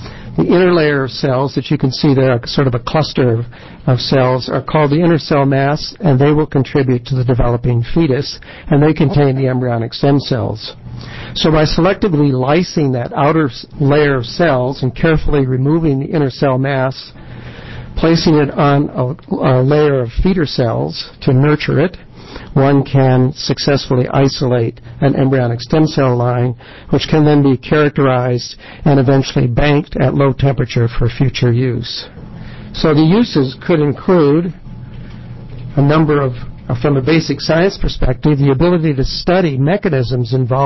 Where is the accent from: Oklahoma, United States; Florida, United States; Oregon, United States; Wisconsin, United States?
Oregon, United States; Portland; I'm from Portland, representing OHSU.